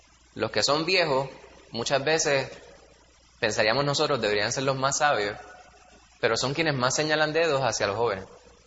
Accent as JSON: {"language": "Spanish", "town": "Bayamón", "country": "Puerto Rico", "tie": "born or raised there", "also_born_or_lived": "New York", "said": "yo me crié en Bayamón y en Manhattan y en el Bronx."}